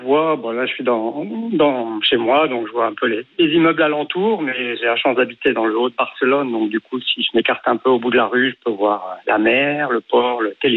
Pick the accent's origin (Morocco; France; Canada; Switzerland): France; Paris, Île-de-France; Moi, je venais de Paris.